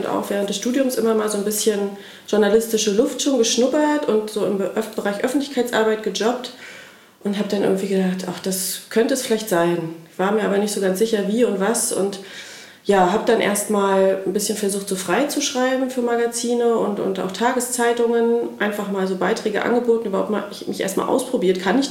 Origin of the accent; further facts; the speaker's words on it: Mecklenburg-Vorpommern, Germany; Wir sind zwischenzeitlich dann wieder nach Schwerin zurückgezogen, weil Familiengründung anstand und ich bin Mecklenburgerin, und irgendwie war klar, die Kinder müssen auch irgendwie in Mecklenburg aufwachsen.